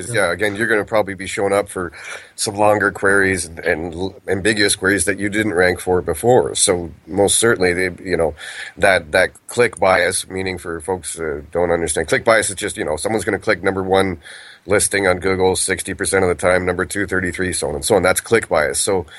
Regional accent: Canada; because I'm Canadian.

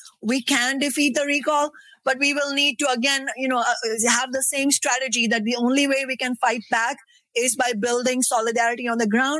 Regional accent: India; growing up in India

